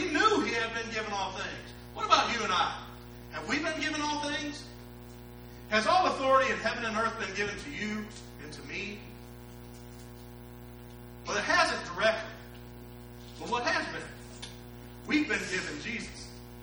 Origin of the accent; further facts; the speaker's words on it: Michigan, United States; I come from Michigan and my people, you know, I'm second generation from Germany on my dad's side.